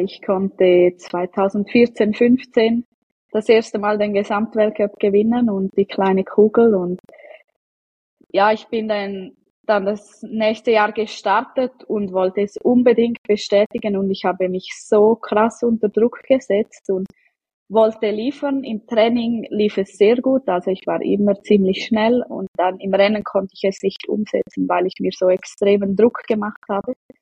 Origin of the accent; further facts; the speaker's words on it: Switzerland; ich komme aus der Schweiz